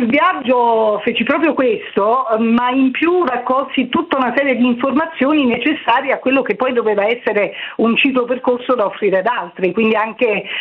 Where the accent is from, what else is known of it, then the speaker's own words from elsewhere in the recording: Campania, Italy; Cilento, Vallo di Diano Alburni. Decisi di fare questo viaggio e cominciai ad esplorare quella che era la mia terra.